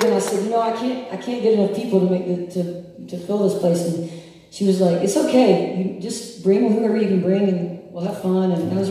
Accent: Atlanta, Georgia, United States; I grew up in Atlanta, and my mama did, and my grandma did too.

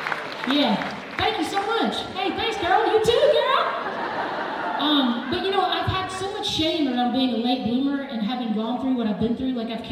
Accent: Hernando, Mississippi, United States; Well, y'all, I grew up in the Memphis area, in a little town called Hernando, Mississippi. I'm grateful to be from the South.

